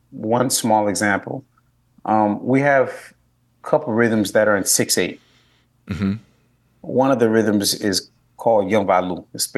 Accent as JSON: {"language": "English", "town": "Miami", "region": "Florida", "country": "United States", "tie": "born or raised there", "first_language": "Haitian Creole", "second_language": "English", "said": "Born, raised there. Both, but my first language was Creole because my mom and dad, my mom moved here maybe a few months before I was born"}